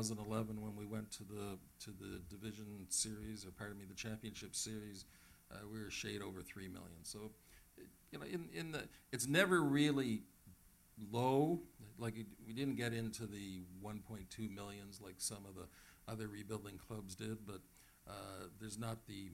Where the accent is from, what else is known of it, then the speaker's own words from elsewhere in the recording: Toronto, Ontario, Canada; I'm a Canadian, a Torontonian, and I love being here